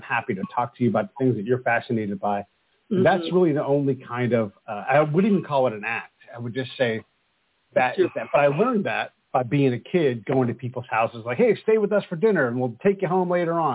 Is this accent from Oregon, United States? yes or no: no; Oakland, California, United States; Yeah, so I was born in California, in Oakland, and grew up in California. I'm multi-generational Californian as well, so just as Californian as you can be.